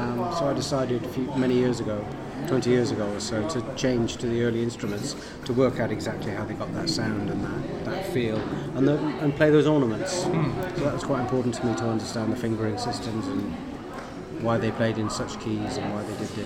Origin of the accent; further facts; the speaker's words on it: Wales, United Kingdom; I'm from the disunited, the ununited kingdom. I'm from Wales. I was born in Wales.